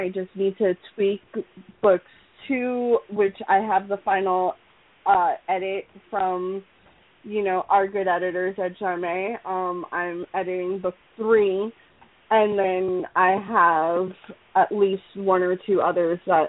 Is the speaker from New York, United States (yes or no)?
yes; Brooklyn, New York, United States; So I grew up in Sunset Park, Brooklyn. It's highly Hispanic, so the celebrations, it was always very family-oriented and things like that.